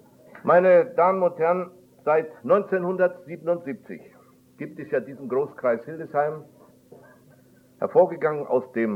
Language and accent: German; Środa Śląska, Lower Silesian Voivodeship, Poland; meiner Heimatstadt Neumarkt, bekanntlich zwischen Liegnitz und Breslau liegend